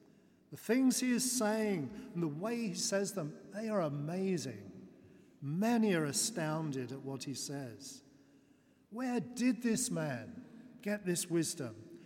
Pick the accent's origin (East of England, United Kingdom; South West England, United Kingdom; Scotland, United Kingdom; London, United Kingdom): London, United Kingdom; My hometown is in South London